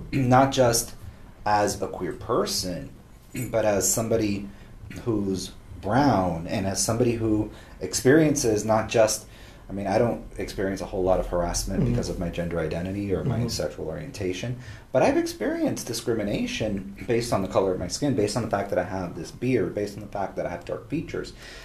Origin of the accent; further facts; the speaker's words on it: Miami, Florida, United States; I was like, we come from Miami. We come from South Florida.